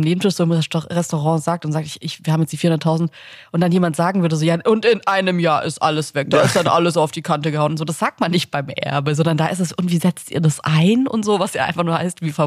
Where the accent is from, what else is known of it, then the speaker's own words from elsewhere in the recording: Baden-Württemberg, Germany; born there; Und zwar bin ich im Schwabenland geboren.